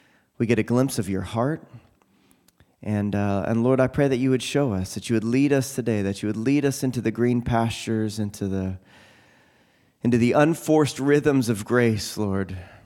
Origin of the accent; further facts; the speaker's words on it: Phoenix, Arizona, United States; But yeah, I'm from Phoenix, Arizona, from Living Streams Church, and it's great to be here.